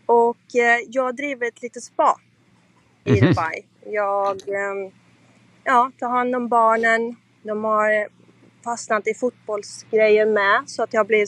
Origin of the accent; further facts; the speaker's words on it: France; Nej, jag kommer från Frankrike.